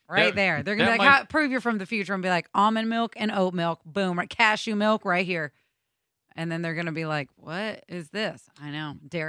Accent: United Kingdom; I'm British.

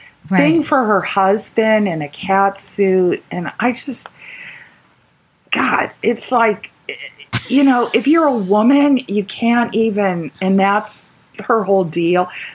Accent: Arizona, United States; I grew up in Arizona, and I too, your large Catholic family, my grandfather, my mother is from Pennsylvania.

